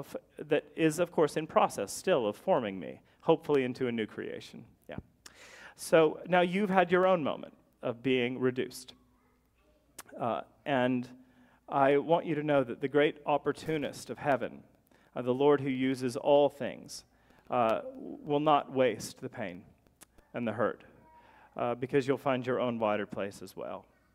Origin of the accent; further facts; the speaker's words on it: Zelienople, Pennsylvania, United States; But then I had to leave my hometown. I grew up in Harmony in Zillionople, and I left to move here